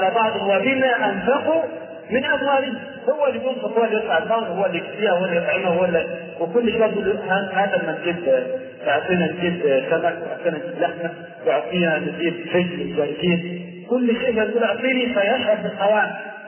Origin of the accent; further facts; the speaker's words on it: Egypt; الصحيح أن التجهيز الشرعي للوضع عندنا في مصر أن المهر هو ما يسمى بالقائمة.